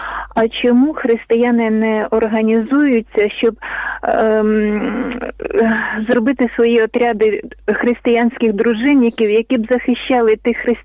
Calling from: Kyiv, Ukraine

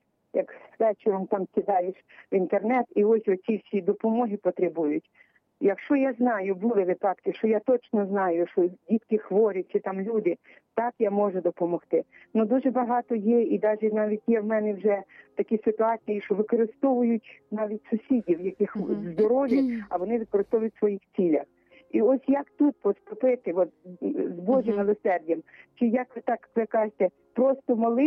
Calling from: Kamianets-Podilskyi, Khmelnytskyi Oblast, Ukraine; я з Кам'янець-Подільського.

